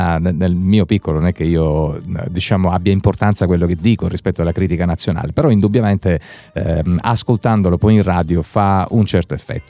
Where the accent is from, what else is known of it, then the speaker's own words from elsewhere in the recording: Mesagne, Apulia, Italy; noi ovviamente siamo a Francavilla Fontana, io personalmente sono di Mesagne